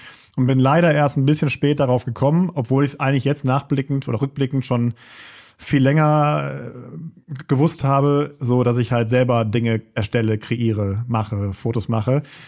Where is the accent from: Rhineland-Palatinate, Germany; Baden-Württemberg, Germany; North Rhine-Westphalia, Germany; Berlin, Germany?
North Rhine-Westphalia, Germany; Essen; Aus Essen-Holsterhausen. Da bin ich auch aufgewachsen. Da bin ich zur Schule gegangen und alles.